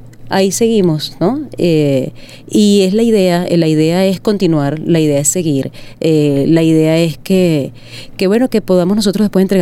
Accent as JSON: {"language": "Spanish", "country": "Venezuela", "said": "yo creo que como el venezolano no hay. Okay. Somos una cultura, a pesar de venir de una mezcla de muchas culturas, de mucho extranjero"}